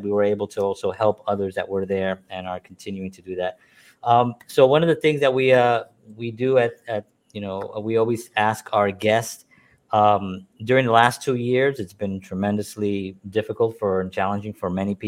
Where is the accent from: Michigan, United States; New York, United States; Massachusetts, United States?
New York, United States; I am blessed that I was born and raised in New York. I love New York.